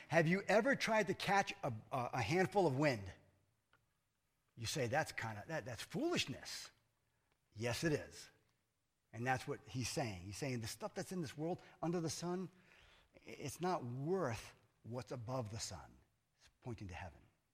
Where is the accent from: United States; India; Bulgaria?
United States; New England; I'm from New England. My perfect temperature is 60 degrees.